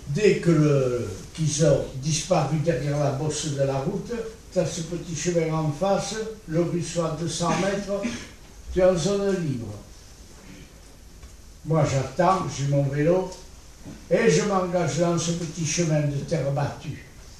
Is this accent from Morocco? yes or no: no; Bègles, Nouvelle-Aquitaine, France; born there; Je suis né en 22 à Bègles. Je suis fils d'étranger.